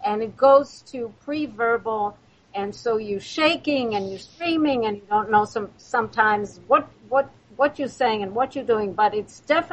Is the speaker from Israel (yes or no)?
yes; Israel; English is a second language; moved away as an adult; now in United States; I was born and raised in Israel, and there I went to the Academy for the Performing Arts and became a very successful young actor. I came to New York on a grant